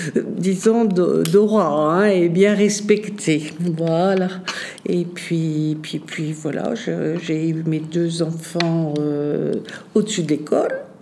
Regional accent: Germany; moved away as an adult; now in France; parce que je venais d'Allemagne.

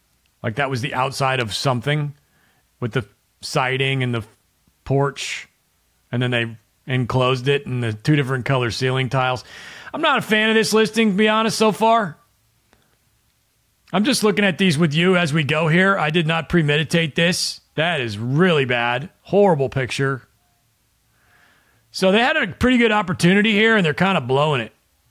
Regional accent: Nebraska, United States; I'm from Nebraska, which is right next door. I literally grew up 5 minutes from Iowa

